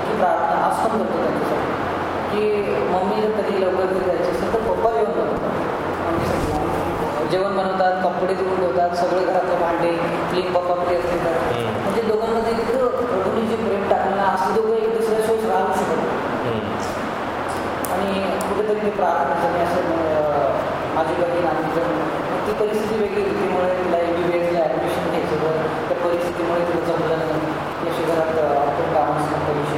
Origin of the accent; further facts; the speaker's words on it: Nandurbar, Maharashtra, India; now in Pune, India; proper मी नंदुरबारचं आहे